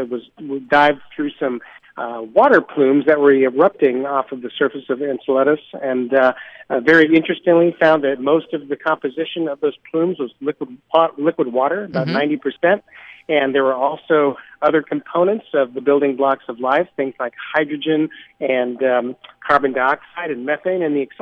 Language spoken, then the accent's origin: English; Danville, California, United States; My family moved to Danville when I was 7 years old. I grew up there in the Bay Area, went to undergraduate school at Berkeley